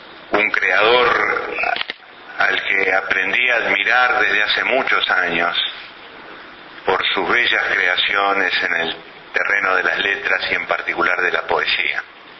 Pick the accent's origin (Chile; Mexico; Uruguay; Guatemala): Uruguay; Y por eso estoy orgulloso, como uruguayo